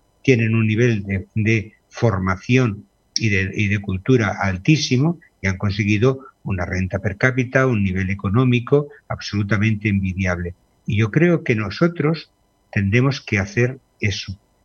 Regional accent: Spain; born there; yo nací en la dictadura en España, por edad, viví fervorosamente la transición

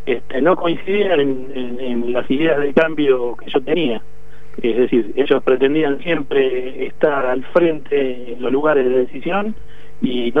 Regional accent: San Francisco Solano, Buenos Aires Province, Argentina; Yo soy de San Francisco Solano, que es el patio de atrás de Quilmes.

